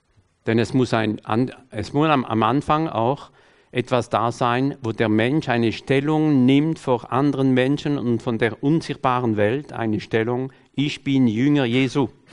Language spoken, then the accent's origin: German; France; German is a second language; Ich bin Franzose, lebe in Frankreich.